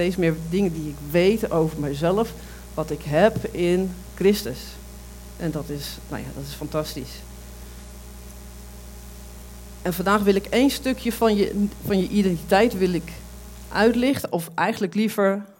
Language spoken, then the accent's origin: Dutch; Zwinderen, Drenthe, Netherlands; Ja, ik kom uit Drenthe. Nou, hartstikke leuk. Ik kom ook uit Drenthe.